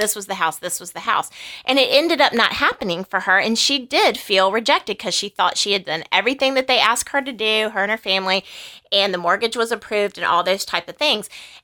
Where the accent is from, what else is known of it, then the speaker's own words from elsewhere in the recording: the South, United States; accent: Southern; Hope my Southern accent did not just ruin that.